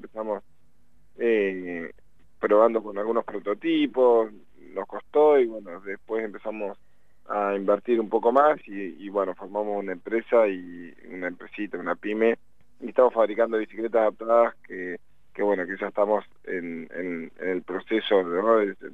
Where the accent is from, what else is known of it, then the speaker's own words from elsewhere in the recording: Loncopué, Neuquén, Argentina; Por más que yo soy neuquino, soy del norte, soy de Loncopué, y tenemos ahí Cadiagüe cerquita.